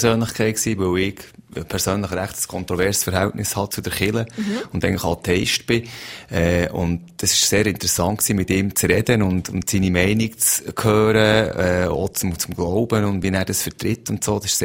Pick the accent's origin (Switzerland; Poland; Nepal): Switzerland; Bern; Ich bin eigentlich ein Berner mit Walliser Wurzeln.